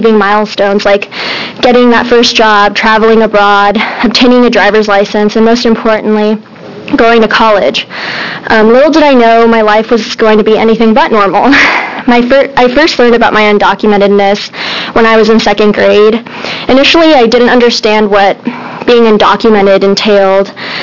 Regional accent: Eugene, Oregon, United States; also born or lived in Mexico; I was born in Mexico and then a year later brought into this country illegally by my parents, who were in search of a better life for their children. I have lived in Eugene, Oregon my whole life.

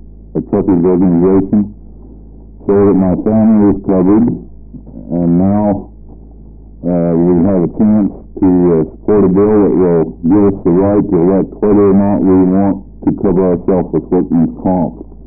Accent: Estacada, Oregon, United States; I'm from Estacada. I own one log truck and operate it.

